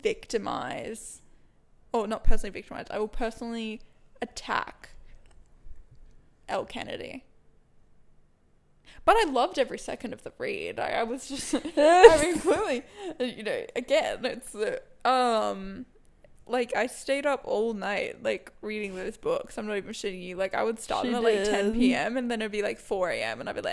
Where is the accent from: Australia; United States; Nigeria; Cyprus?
Australia; Lily's from Canada and I'm from Australia. We live together now.